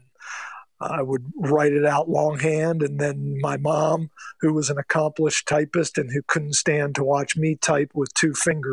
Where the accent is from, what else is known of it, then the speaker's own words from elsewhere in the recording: Baltimore, Maryland, United States; also born or lived in New Jersey; I grew up, well, I was born in Jersey, but then we moved to Baltimore, and I spent most of my youth in Baltimore.